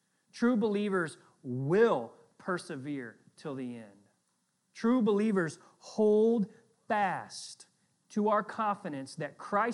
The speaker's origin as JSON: {"language": "English", "region": "Southern United States", "country": "United States", "tie": "born or raised there", "accent": "Southern", "said": "You know, I grew up in the South. I'm slowly shedding my Southern accent a little bit, I think."}